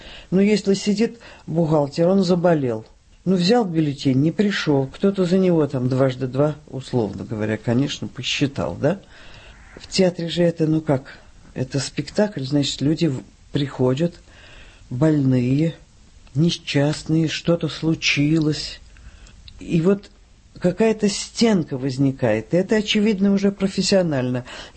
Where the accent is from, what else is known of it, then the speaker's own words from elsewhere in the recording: Saint Petersburg, Russia; Родилась я в Ленинграде и, в общем, прожила всю жизнь в Ленинграде, за исключением 3 лет войны